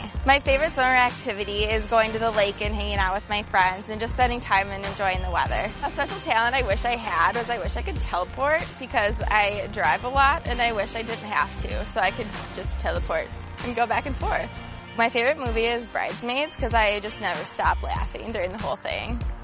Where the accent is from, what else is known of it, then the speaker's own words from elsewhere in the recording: Rochester, New York, United States; I'm from Rochester, and this is my first year on the team.